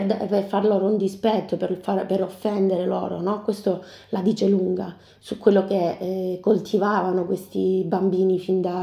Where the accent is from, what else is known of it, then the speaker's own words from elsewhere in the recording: Southern Italy, Italy; e poi ci sono io che sono terrona.